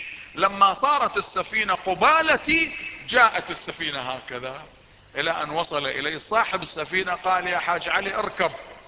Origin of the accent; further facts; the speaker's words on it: Iraq; رجل عندنا في العراق